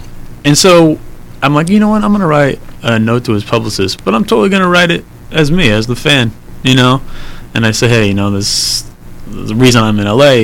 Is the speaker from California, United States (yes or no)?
yes; California, United States; Because growing up in the Bay Area, Robin Williams, also partially from the Bay Area, he's like a Bay Area guy.